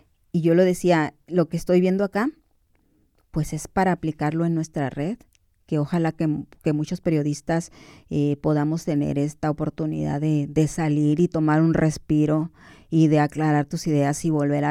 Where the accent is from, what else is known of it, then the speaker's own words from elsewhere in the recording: Hermosillo, Sonora, Mexico; se parece mucho a mi ciudad de Hermosillo, el calor.